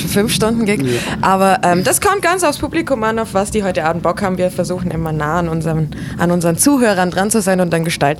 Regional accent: Augsburg, Bavaria, Germany; bei uns zu Hause in Augsburg

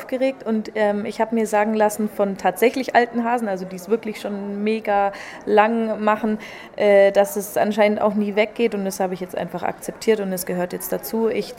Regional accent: Ulm, Baden-Württemberg, Germany; ich komme aus Ulm

